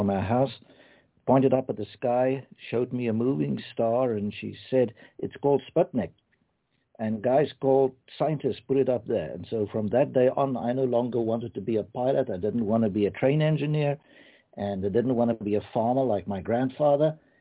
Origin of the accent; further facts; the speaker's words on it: South Africa; moved away as an adult; now in Canada; I was born in South Africa way back around 1953, and grew up there, and eventually left the country in the year 2000 to settle in Canada. I am a Canadian citizen